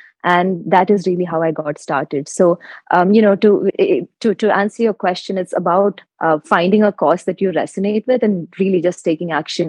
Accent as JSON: {"language": "English", "region": "Kerala", "country": "India", "said": "I come from Kerala, which is a state in India."}